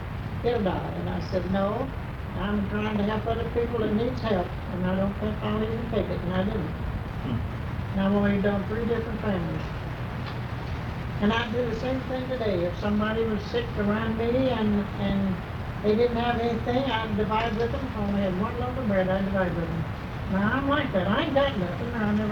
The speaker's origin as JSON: {"language": "English", "town": "Bowling Green", "region": "Kentucky", "country": "United States", "tie": "born there", "said": "Well, I was born in Bowling Green, Kentucky."}